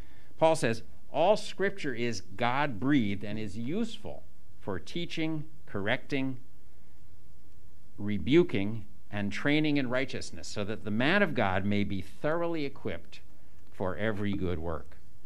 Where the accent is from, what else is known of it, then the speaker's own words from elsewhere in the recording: United States; now in Hong Kong; I'm an American. I have a beautiful Korean wife.